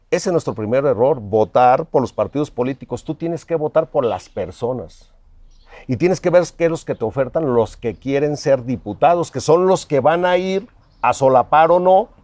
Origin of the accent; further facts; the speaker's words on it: Apatzingán, Michoacán, Mexico; Yo soy de la Tierra Caliente, nací allí, Carlos, en Apatzingán.